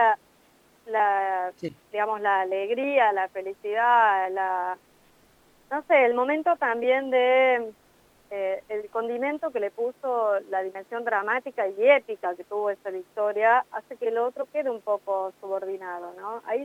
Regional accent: Argentina; de lo que somos también los argentinos

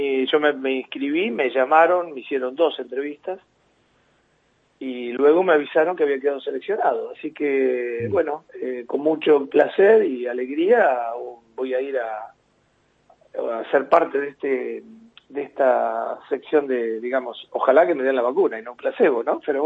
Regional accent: La Plata, Buenos Aires Province, Argentina; Acá no, simplemente yo soy de La Plata

